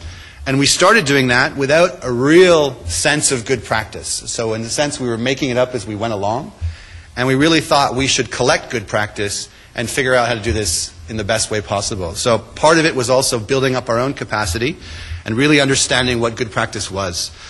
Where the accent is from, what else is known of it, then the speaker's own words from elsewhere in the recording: Victoria, British Columbia, Canada; Now, just in case you hear a particular accent, I do also come from Canada, from the west side. I'm from BC. I grew up in Victoria.